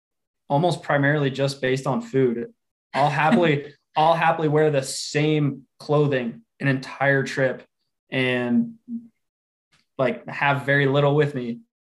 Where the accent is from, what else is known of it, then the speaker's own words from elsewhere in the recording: San Luis Obispo, California, United States; So I'm from San Luis Obispo, where she went to school. So San Luis Obispo, California. I grew up racing dirt bikes from like my third birthday.